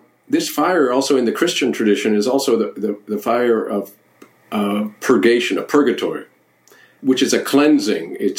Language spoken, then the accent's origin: English; Turkey; I was born in Turkey. I grew up there, and I maintain a lot of connections to Turkey.